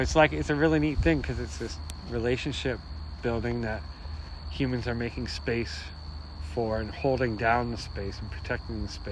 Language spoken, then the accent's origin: English; Brampton, Ontario, Canada; now in Guelph, Canada; No, I grew up in Brampton